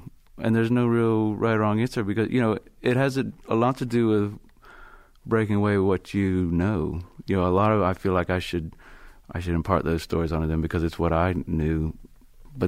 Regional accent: Bible Belt, United States; I grew up in the Bible Belt, and those are the stories that we learn.

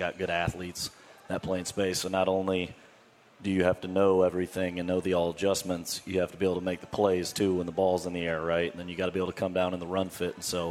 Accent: Michigan, United States; So I'm originally from Michigan.

